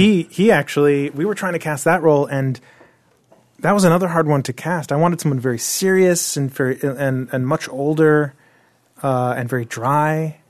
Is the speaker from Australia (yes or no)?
no; Delaware, United States; I grew up with Ty in Delaware.